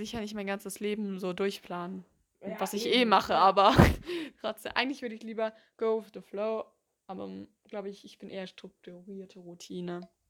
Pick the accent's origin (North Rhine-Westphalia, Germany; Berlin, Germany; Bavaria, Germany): Bavaria, Germany; Munich; born or raised there